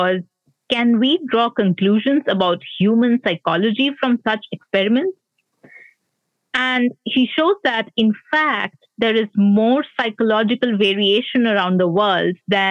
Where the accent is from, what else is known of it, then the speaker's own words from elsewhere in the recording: West Bengal, India; As was mine growing up in West Bengal, India.